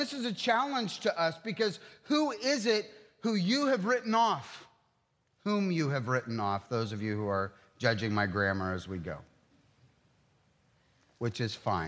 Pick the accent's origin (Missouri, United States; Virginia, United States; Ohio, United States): Ohio, United States; I come from Ohio, where if there's a pond with algae, you're not really looking to spend time in it, let alone drink it.